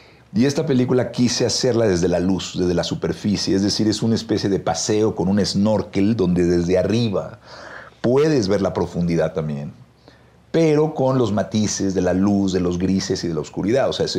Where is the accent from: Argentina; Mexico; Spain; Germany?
Mexico; Y eso yo creo que somos los mexicanos, ¿no?